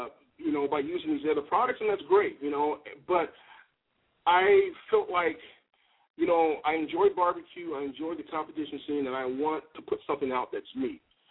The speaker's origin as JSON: {"language": "English", "region": "Iowa", "country": "United States", "said": "You know, I'm from Iowa, man, and so, you know, I've cooked everything."}